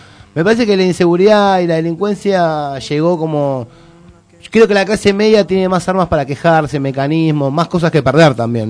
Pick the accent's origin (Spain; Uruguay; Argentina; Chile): Argentina; el peor cáncer que tenemos como argentino